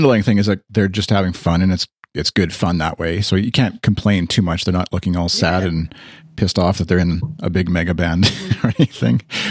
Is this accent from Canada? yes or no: yes; Canada; Speaking as a Canadian